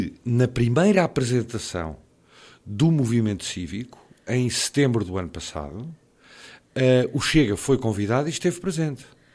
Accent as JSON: {"language": "Portuguese", "town": "Alenquer", "region": "Lisbon", "country": "Portugal", "said": "eu, embora seja de Alenquer, Sempre tenha mantido ligação à minha terra, por razões profissionais. Estava a viver e a trabalhar em Lisboa, onde casei, tenho 3 filhos."}